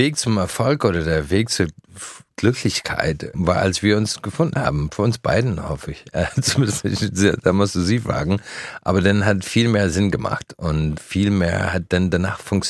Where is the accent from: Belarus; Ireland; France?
Ireland; German is a second language; Ich meine, ich komme aus Irland.